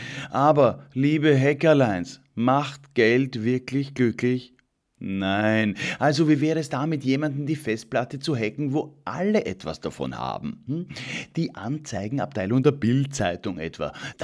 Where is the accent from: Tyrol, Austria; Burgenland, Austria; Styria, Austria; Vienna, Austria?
Vienna, Austria; Als gebürtiger Wiener ist mir nichts Unmenschliches fremd.